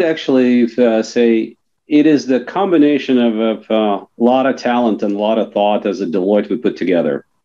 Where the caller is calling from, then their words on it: South Dakota, United States; Today I'm hailing from South Dakota.